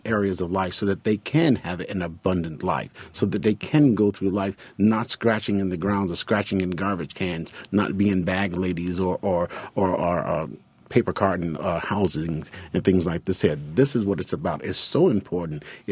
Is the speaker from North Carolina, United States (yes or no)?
no; New York City, New York, United States; I was born and raised in New York City.